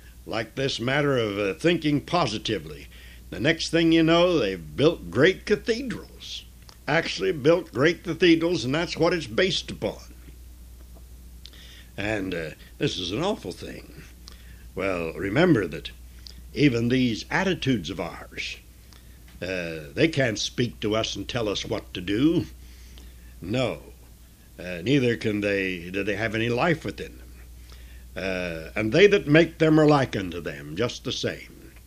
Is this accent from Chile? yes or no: no; United States; it so happens that I'm an American. This country is my country.